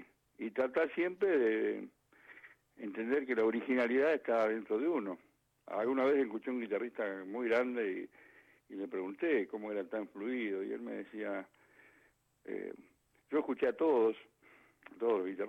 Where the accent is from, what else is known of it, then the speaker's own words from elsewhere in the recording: Monte Grande, Buenos Aires Province, Argentina; also born or lived in Villa Diamante; nací en Monte Grande, después me crié en Villa Diamante hasta los 11 años, que volvimos a Monte Grande con una inundación muy grande que hubo, y volvimos, y viví mucha pobreza, pero no miseria